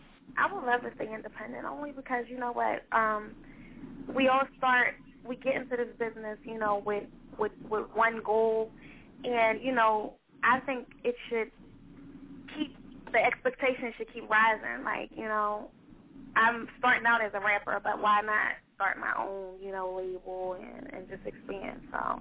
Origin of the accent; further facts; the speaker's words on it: Philadelphia, Pennsylvania, United States; No, I'm from Philly. I live in Philly. I'm born and raised in Philly. From uptown, so.